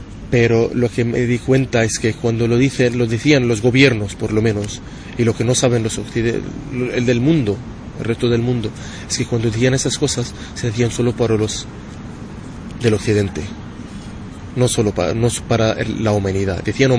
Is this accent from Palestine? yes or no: yes; West Bank, Palestine; yo soy de Cisjordania, no puedo ir a Gaza, nunca me dejaron ir.